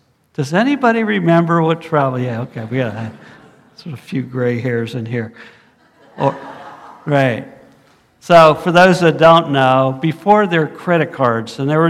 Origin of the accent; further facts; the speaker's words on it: Riviera Beach, Florida, United States; And I came from Riviera Beach, which is now very sketchy